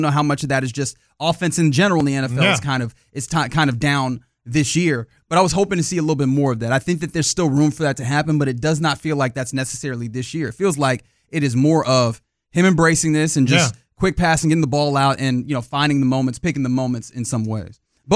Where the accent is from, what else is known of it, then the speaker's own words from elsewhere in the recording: Austin, Texas, United States; I grew up in Austin, and so I spent at least my high school years in Austin.